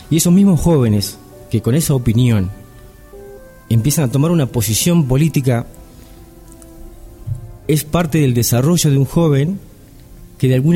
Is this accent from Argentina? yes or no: yes; Argentina; no solamente nos ha pasado a nosotros como argentinos